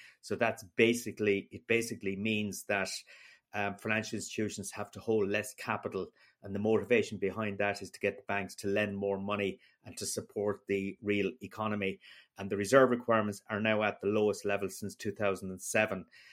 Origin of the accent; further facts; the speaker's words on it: Ireland; because certainly as a representative of me as an Irish person in Brussels, I certainly am not proud.